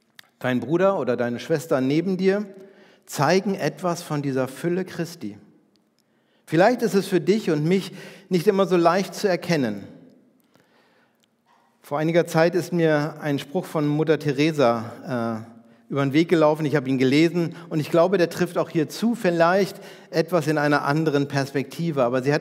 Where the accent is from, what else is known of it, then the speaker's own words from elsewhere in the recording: Bergen, Lower Saxony, Germany; Ich komme ja aus Bergen, 80 Kilometer nördlich von hier